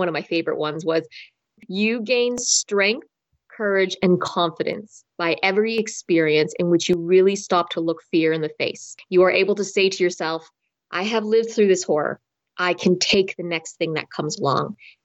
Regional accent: Winnipeg, Manitoba, Canada; born there; My parents are from China, but I was born in Winnipeg, Manitoba, one of the coldest places on the planet. But the people there are really warm.

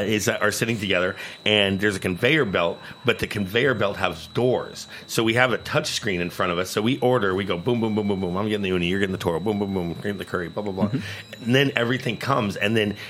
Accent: New York, United States; I'm a New Yorker, so it's not a pissing contest

